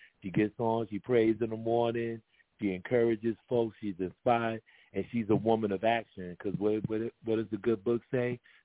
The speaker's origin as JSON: {"language": "English", "region": "New York", "country": "United States", "moved": "as an adult", "lives_now": "Atlanta, United States", "said": "Well, I'm originally from New York, and because I was working for MTV back in the 90s, I got an opportunity to relocate."}